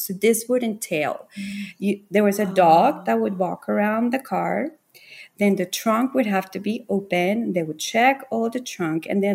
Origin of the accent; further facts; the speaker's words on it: Bogotá, Colombia; English is a second language; So I grew up in Bogota in Colombia